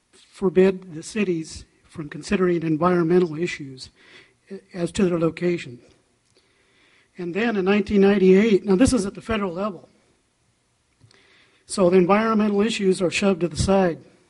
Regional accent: Rio Dell, California, United States; I'm from Rio Del.

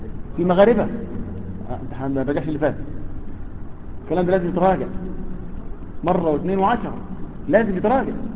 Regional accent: Egypt; رغم ان احنا مصريين يعني

